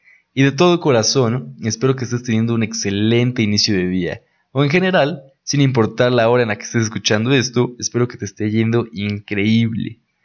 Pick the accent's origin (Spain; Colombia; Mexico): Mexico; porque estamos de acuerdo que como mexicanos ahora sí hacemos celebración de hasta de las rocas, ¿no?